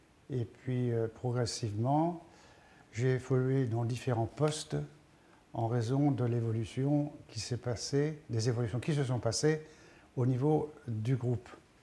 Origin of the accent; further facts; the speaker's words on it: Quimper, Brittany, France; born there; Je suis né à Quimper en 1940. Et mes grands-parents étaient originaires de Trégourès. C'est relativement proche de Quimper, à 25 km environ.